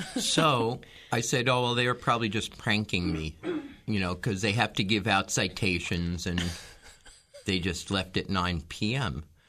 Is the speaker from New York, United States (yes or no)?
yes; Brooklyn, New York, United States; also born or lived in Reading / Staten Island; now in Yellow Springs, United States; I come to Yellow Springs from Brooklyn by way of Reading and Staten Island.